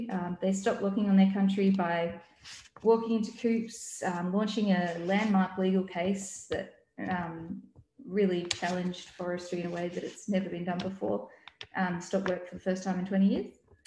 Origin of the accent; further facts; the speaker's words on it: Melbourne, Victoria, Australia; in so-called Melbourne. My ancestors settled in so-called Australia from Northern England, I think, and I grew up on Tunurong country